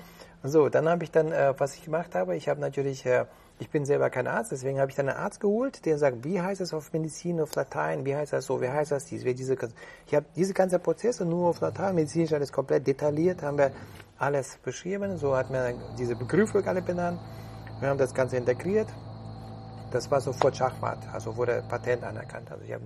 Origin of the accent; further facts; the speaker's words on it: Kyiv, Ukraine; German is a second language; now in Germany; ich kam nach Deutschland, ich habe noch nicht einen Cent in der Tasche gehabt, weißt du, und ich komme aus Ukraine, aus Kiew und so, das war Sowjetunion noch damals